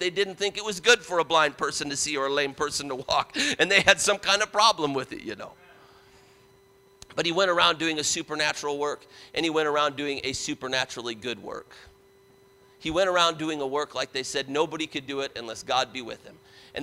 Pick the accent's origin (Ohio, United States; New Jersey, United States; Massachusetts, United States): Ohio, United States; Parma; I grew up outside of Cleveland in Parma, and Parma, Ohio.